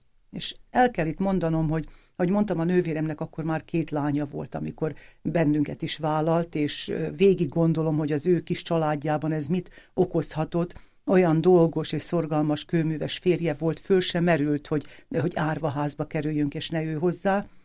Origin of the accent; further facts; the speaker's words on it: Šamorín, Trnava Region, Slovakia; 57 éves közgazdászmérnök vagyok, a Pozsonyi Közgazdasági Egyetemen szereztem a diplomámat, de a Somorjához, Somorja városhoz kötődik az egész életem. Ott születtem, ott jártam az iskoláimat.